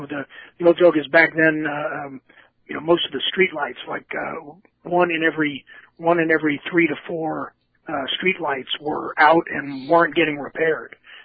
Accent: New York City, New York, United States; So growing up back in the 70s, it was a very different different city back then.

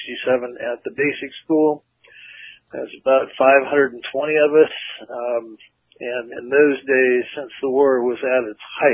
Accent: Oregon, United States; also born or lived in Monterey Park, California; I was born in the San Gabriel Valley, actually, in a town called Monterey Park. So, I spent 6 years there, and then my parents moved us up to rural coastal Oregon, which is where I went through school.

